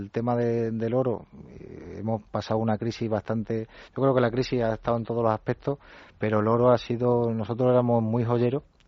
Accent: Extremadura, Spain; La joyería es joyería hecha aquí en España, somos extremeños, lo hacemos todo en Extremadura

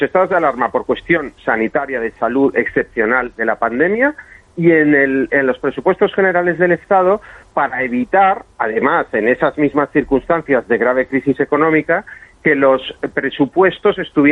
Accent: Catalonia, Spain; Nosotros somos catalanes, españoles y europeos

